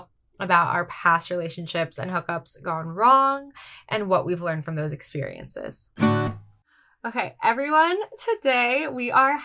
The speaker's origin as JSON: {"language": "English", "country": "Philippines", "said": "Okay. So here's the thing. I'm Filipino."}